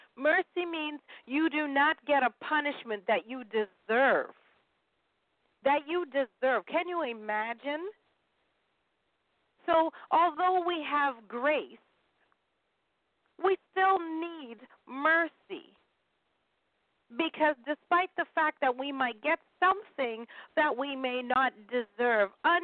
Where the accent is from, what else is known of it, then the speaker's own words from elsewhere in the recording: United Kingdom; Of course, Oxford is my first choice being British.